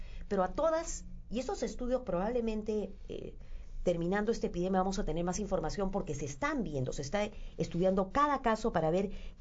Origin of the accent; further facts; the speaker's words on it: Peru; creo que como país y como peruanos tenemos que pensar